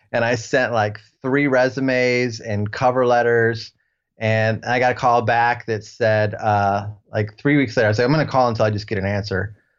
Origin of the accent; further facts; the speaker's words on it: Ohio, United States; This was all in Nashville, and I'm from Ohio originally.